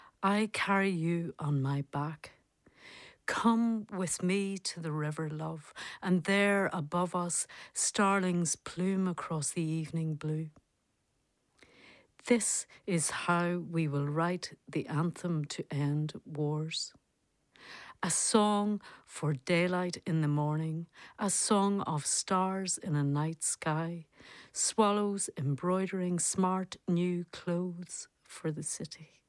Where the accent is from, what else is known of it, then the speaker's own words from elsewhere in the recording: Enniskillen, Northern Ireland, United Kingdom; now in Belfast, United Kingdom; I'm from Enniskillen, County Fermanagh, and I live in Belfast.